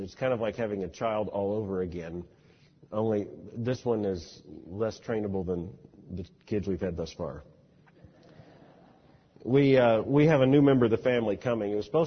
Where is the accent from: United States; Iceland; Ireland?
United States; Florida; I grew up in South Florida where we had spring all the time, or summer, more like it.